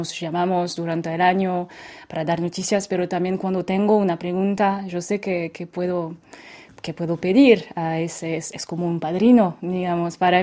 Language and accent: Spanish; French Alps, France; En realidad es mi tierra, porque mi mamá viene del norte de Francia, pero crecí en los Alpes franceses.